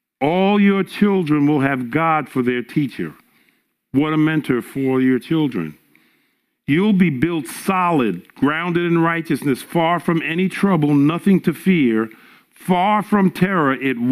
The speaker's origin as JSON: {"language": "English", "region": "New York", "country": "United States", "said": "You know, we're from New York. We're used to reading everything and seeing everything."}